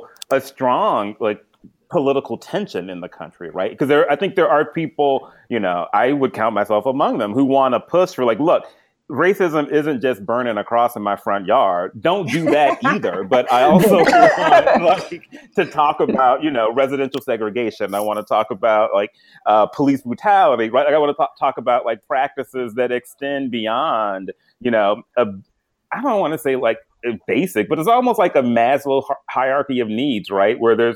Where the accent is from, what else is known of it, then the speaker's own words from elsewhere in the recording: Tennessee, United States; I grew up in the South too, Rashad, in Tennessee, actually.